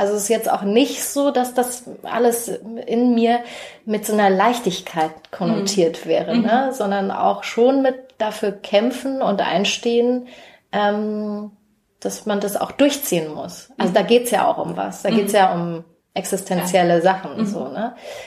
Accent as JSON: {"language": "German", "town": "Erfurt", "region": "Thuringia", "country": "Germany", "tie": "born or raised there", "said": "Und wir sind halt so im Plattenbau groß geworden, oder ich bin da groß geworden, in einer auch ein bisschen rougheren Gegend von Erfurt."}